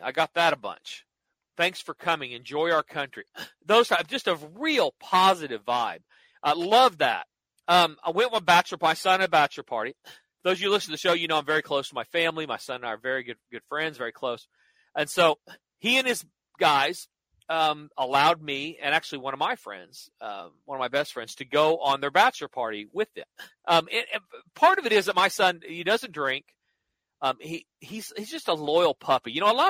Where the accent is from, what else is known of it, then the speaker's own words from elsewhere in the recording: Oklahoma, United States; I grew up in Oklahoma. I know a thing or two about cockfighting.